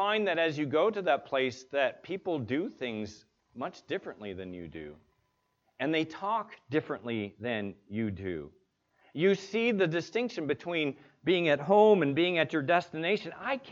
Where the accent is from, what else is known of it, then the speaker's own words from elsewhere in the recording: United States; I would talk too fast because I'm an American, and so I talk fast.